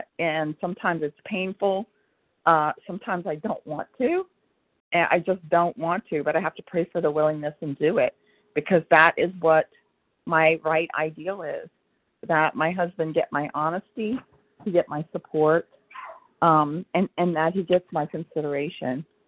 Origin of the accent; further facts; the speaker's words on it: Washington, District of Columbia, United States; Oh, I'm sorry. I'm from D.C.